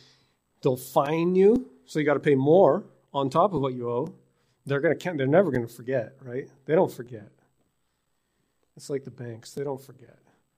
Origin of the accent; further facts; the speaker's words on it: British Columbia, Canada; And I come from British Columbia.